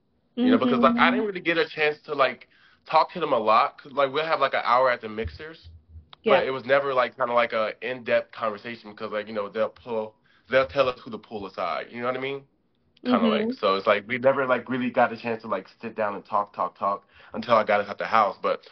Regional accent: Dallas, Texas, United States; So that's a stigma that sticks with us. Plus, I'm from Dallas.

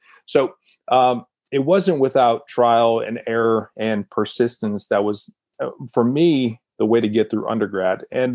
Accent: Connecticut, United States; back to Connecticut. I'm from Connecticut originally.

